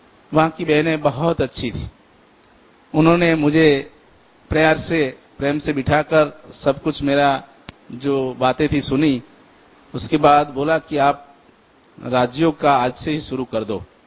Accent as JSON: {"language": "Hindi", "town": "Ahmedabad", "region": "Gujarat", "country": "India", "said": "मैं अहमदाबाद से हूं"}